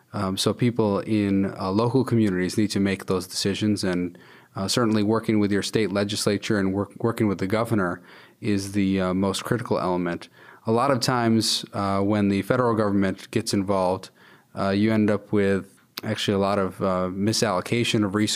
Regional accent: Grand Rapids, Michigan, United States; I'm from the Grand Rapids area.

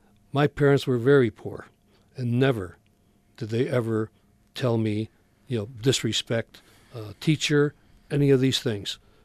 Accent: Rochester, New York, United States; Well, I grew up in Rochester, and where I lived, I wouldn't go down there in an armored car, right?

